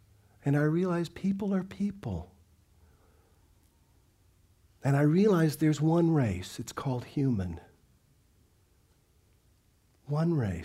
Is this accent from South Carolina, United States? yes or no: yes; South Carolina, United States; But something happened this week in my home state, which everybody knows about. I used to manage a radio station in Charleston, South Carolina.